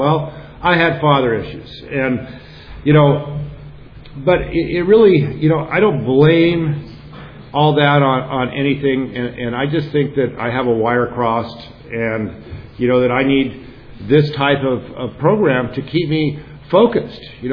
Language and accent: English; San Clemente, California, United States; I grew up in South San Clemente in a middle-class family with a loving mother and father who weren't perfect, but they weren't alcoholic. And San Clemente, you know, in the 50s and 60s was a really neat place to grow up.